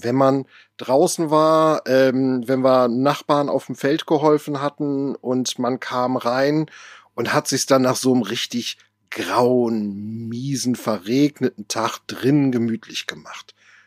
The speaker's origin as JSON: {"language": "German", "region": "Lower Saxony", "country": "Germany", "tie": "born or raised there", "said": "Ich bin in Friesland groß geworden. Dort, wo ich groß geworden bin, im Jeverland, hat man immer darauf geachtet zu sagen, es ist nicht Ostfriesland, es ist Friesland."}